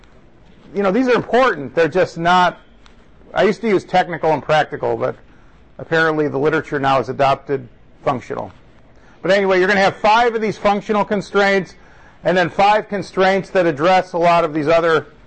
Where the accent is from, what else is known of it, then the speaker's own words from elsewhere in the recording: Chicago, Illinois, United States; I come from Chicago, so I kind of follow the news.